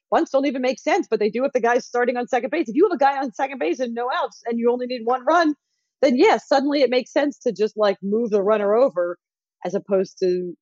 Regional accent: Philadelphia, Pennsylvania, United States; that's because I grew up in the Ryan Howard era in Philly

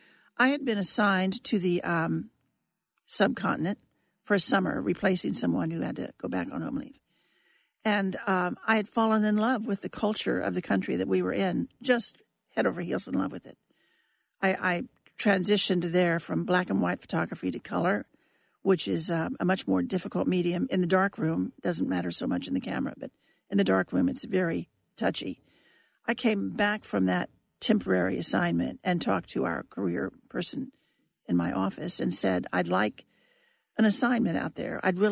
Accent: Kansas, United States; You know, we were so young, and I was from Kansas, loving being in Europe

